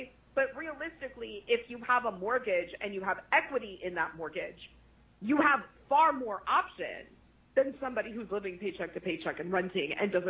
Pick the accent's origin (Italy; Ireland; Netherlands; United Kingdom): Italy; now in United States; Because I'm from Italy.